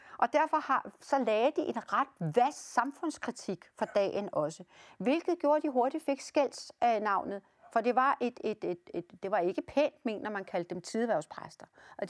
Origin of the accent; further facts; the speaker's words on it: Virum, Capital Region of Denmark, Denmark; Men jeg er jo så heldig, at jeg er opvokset i Virum.